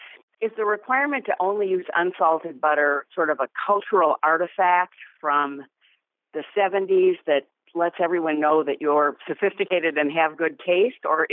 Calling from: North Oaks, Minnesota, United States; and I'm calling from North Oaks, Minnesota.

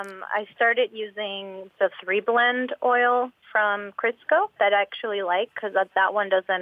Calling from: Austin, Texas, United States; I'm calling from Austin, Texas.

